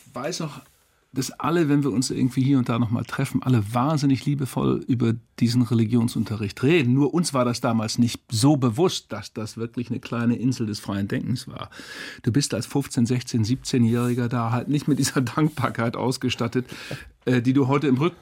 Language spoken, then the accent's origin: German; Twistringen, Lower Saxony, Germany; Meine Heimat heißt Twistringen. Das liegt bei Bremen